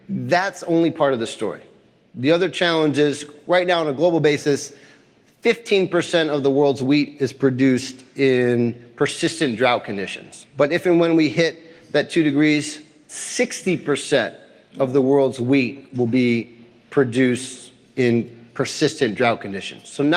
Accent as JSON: {"language": "English", "town": "Chicago", "region": "Illinois", "country": "United States", "said": "I'm from Chicago. Like 2 degrees warming, that sounds good."}